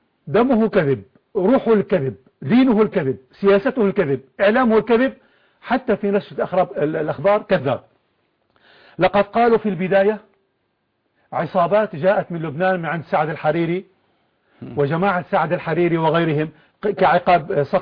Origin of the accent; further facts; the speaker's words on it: Syria; عندنا في سوريا